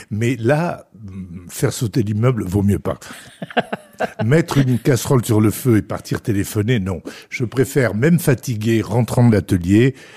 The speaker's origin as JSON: {"language": "French", "town": "Decazeville", "region": "Occitanie", "country": "France", "tie": "born there", "said": "Je suis né à Decazeville, dans l'Aveyron. Donc voilà, deux parents kabyles, berbères, d'Algérie."}